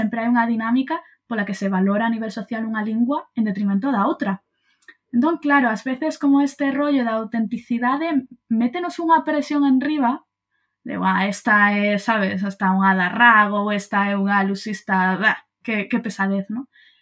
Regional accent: Moaña, Galicia, Spain; valoro este o meu sotaque, valoro as miñas variedades, ¿no?, os termos que igual só se usan en moañas

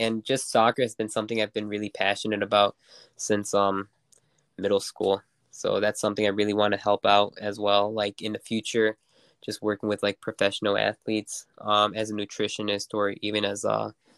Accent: Joliet, Illinois, United States; Well, I was raised in Joliet my whole life.

